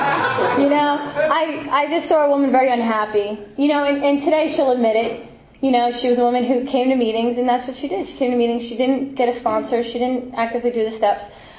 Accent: Ramsey, United States; he's from my hometown, which I grew up in Ramsey, which is, like, about a half hour, 45 minutes, I guess, north of here

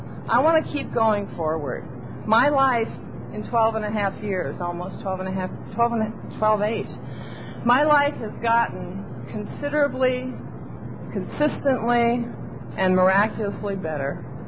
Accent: Iowa, United States; I mean, I grew up in Iowa. I mean, I just didn't fit there.

